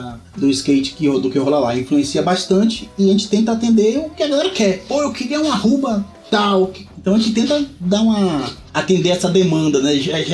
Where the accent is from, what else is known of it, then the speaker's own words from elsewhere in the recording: Camaçari, Bahia, Brazil; eu sou de Camaçari, né? Uma cidade próxima a Salvador, região metropolitana, mas é outra cidade, tecnicamente.